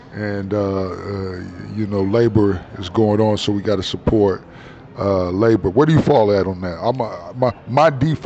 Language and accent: English; Memphis, Tennessee, United States; born there; I was born in Memphis, Tennessee. And then my family, my mother and father are from Osceola, Arkansas, and they moved from there.